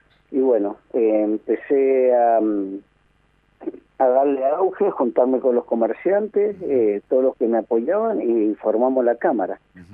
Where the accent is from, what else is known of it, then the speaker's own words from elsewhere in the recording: Mendoza, Argentina; mi abuelo nació en Uspallata, mi padre nació en Uspallata y yo estoy acá en Uspallata haciendo comercio del año 89 y soy mendocino.